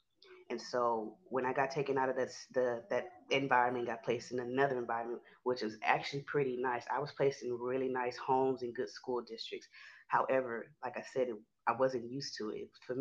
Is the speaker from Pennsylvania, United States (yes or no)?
no; Houston, Texas, United States; I'm from Houston, Texas. I'm 30 years old.